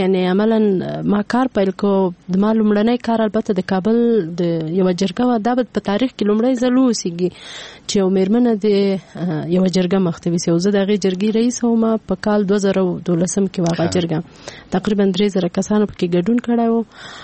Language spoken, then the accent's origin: Pashto; Paktia, Afghanistan; born there; زه په یو پکتیاواله کور کې زیږیدلې یم